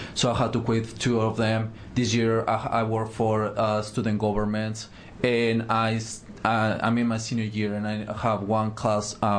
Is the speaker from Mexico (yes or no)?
yes; Mexico; English is a second language; International students, I'm from Mexico, international students don't have access to financial aid